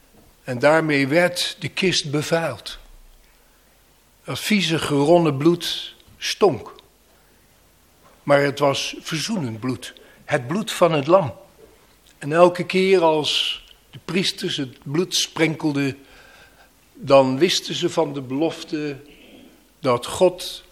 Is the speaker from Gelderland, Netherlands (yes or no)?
no; The Hague, South Holland, Netherlands; Ik heb er nog iets van meegekregen toen ik opgroeide in Den Haag.